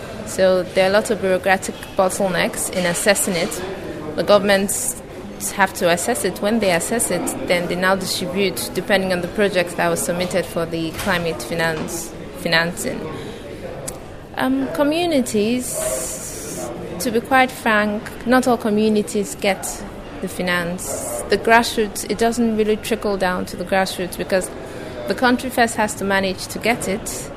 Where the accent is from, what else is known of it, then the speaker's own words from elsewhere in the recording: Nigeria; I'm from Nigeria.